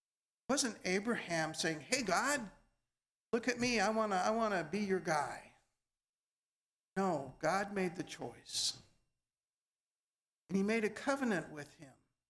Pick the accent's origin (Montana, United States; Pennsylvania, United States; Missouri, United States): Montana, United States; You know, when I was a kid growing up in Montana, we had my first best friend ever.